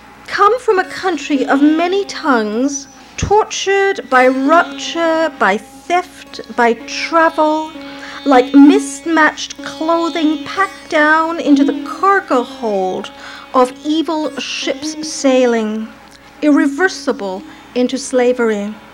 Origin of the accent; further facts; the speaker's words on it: India; also born or lived in North Africa; When I was a child growing up in India and North Africa, there was no way that as a woman I could be valued as a poet.